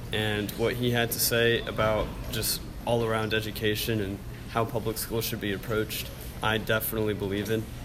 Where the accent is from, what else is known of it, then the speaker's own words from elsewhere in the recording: Annapolis, Maryland, United States; I'm 19, and I'm from Annapolis, Maryland.